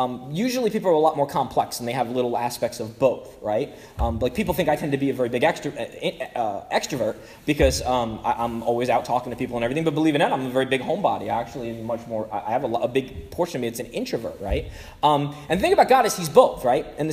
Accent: Brooklyn, New York, United States; I've never seen a real redwood. I'm from Brooklyn. There aren't many redwoods in Brooklyn.

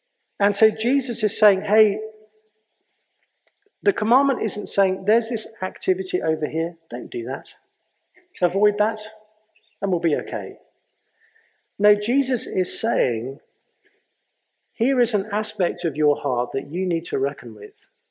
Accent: England, United Kingdom; now in United States; Now, I'm aware that I'm English, and I'm about to talk to Americans about dentistry, and that's not a good place for an Englishman to be.

